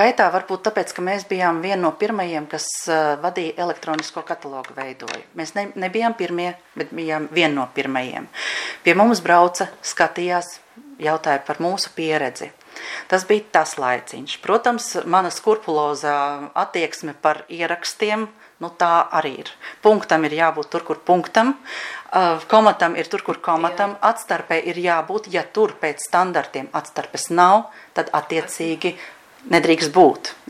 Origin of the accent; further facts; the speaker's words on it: Riga, Latvia; es no bērnu dienām tā līdz galam neesmu jutusies kā rīdziniece. Kāpēc? Tāpēc, ka es esmu dzimusi Pārdaugavā.